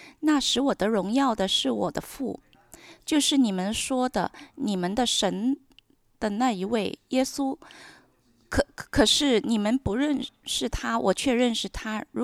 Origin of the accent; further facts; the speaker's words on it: Australia; now in Canada; 当人们听到我的口音就发现我是土澳，在澳洲出生长大的